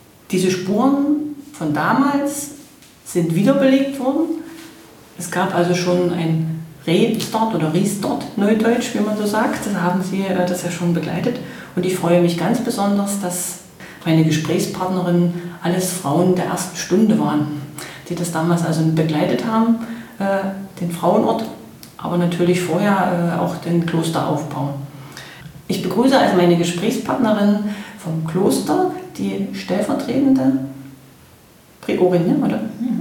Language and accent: German; Halle, Saxony-Anhalt, Germany; in meiner Heimatstadt Halle